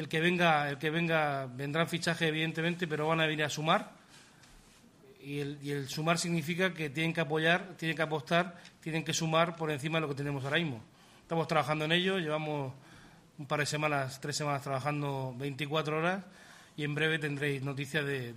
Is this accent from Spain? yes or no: yes; Cartagena, Region of Murcia, Spain; nosotros somos de Cartagena